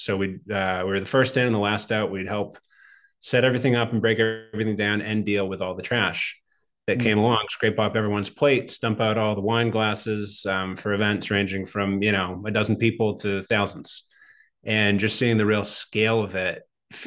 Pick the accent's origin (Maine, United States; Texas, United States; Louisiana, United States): Maine, United States; Portland; also born or lived in New York; now in Boston, United States; I'm originally from Maine, so I started doing that, you know, in Portland, Maine, and then college in Boston. Then I lived in New York for a long time before I moved back up here to the Boston area.